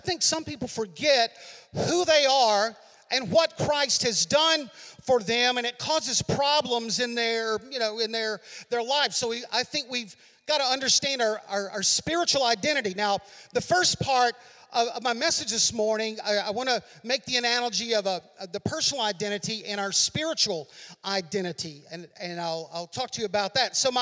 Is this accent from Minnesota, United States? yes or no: no; Birmingham, Alabama, United States; born there; So a long time ago in a land far away, I was born in Birmingham, Alabama.